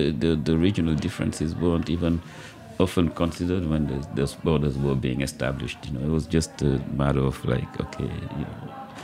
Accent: Dakar, Senegal; for me, who were born and raised in Dakar, to go to my grandparents' land in the south in Casamance, I'd have to go through another country.

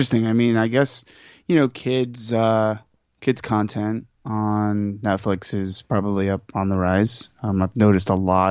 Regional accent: Bronx, New York, United States; My parents and I'm originally from the Bronx, so there's a personal connection there, only because it's the Bronx.

